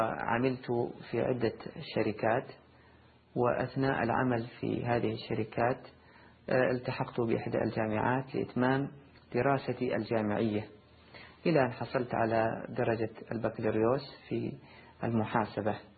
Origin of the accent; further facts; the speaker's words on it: Jeddah, Makkah Province, Saudi Arabia; من مواليد عام 1970 للميلاد. نشأت في مدينة جدة ودرست بها جميع المراحل الدراسية